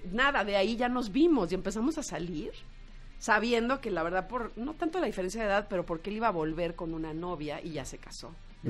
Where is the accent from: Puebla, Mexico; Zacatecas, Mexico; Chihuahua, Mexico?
Zacatecas, Mexico; Soy de Zacatecas y tengo esa parte de valores